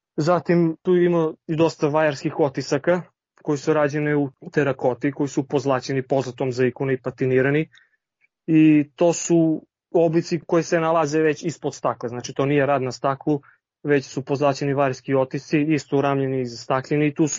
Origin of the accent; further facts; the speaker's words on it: Bor, Southern and Eastern Serbia, Serbia; born there; jer sam rodom iz Bora i još od detinjstva me to privlačilo.